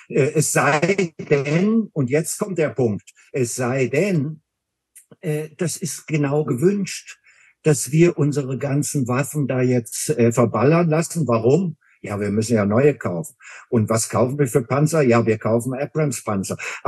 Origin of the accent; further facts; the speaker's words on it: Berlin, Germany; Ich bin ja Berliner